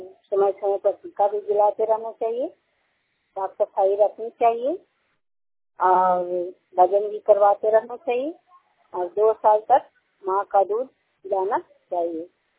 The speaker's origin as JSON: {"language": "Hindi", "town": "Sherpur", "region": "Bihar", "country": "India", "said": "और मैं शेरपुर गांव के निवासी हूं और मेरा पंचायती शासन ब्लॉक रोहोल क्लस्टर उपरनामा सागर और जिला नालंदा।"}